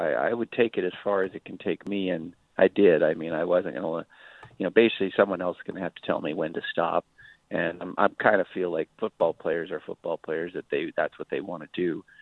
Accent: Montana, United States; And I mean, I'm from Montana, and everybody, I could drive down and get one myself

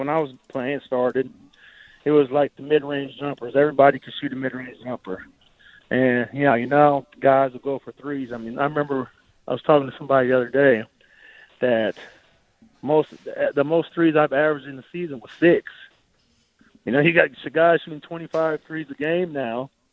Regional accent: Arizona, United States; You know, I grew up in Arizona my whole life, where our winters are 65 degrees, 70 degrees is our winter.

